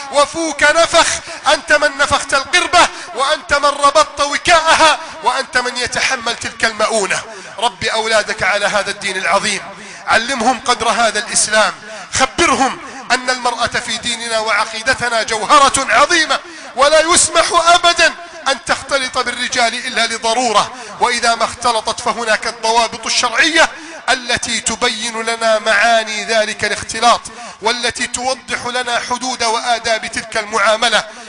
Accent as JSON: {"language": "Arabic", "country": "Egypt", "said": "اللهم احفظ بلدنا مصر"}